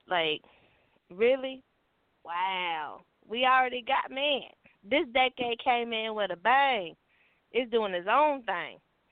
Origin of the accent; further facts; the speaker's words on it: Puerto Rico; I'm from Puerto Rico.